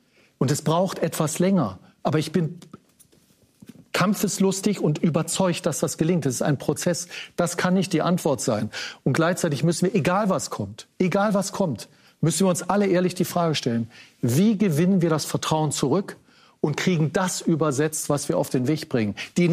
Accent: West Germany, Germany; ich komme aus dem Westen

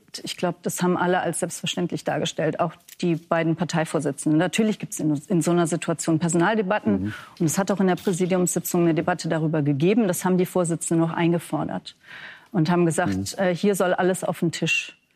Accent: Rhineland-Palatinate, Germany; Ich bin aus Rheinland-Pfalz.

